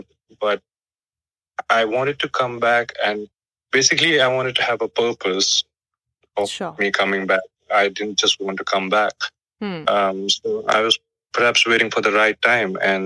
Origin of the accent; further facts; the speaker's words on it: Jammu and Kashmir, India; I came from Kashmir and it was totally different for me.